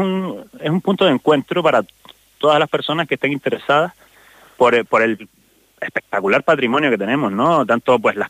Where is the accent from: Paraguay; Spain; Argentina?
Spain; Canary Islands; aquí somos, los majoreros han sido pastores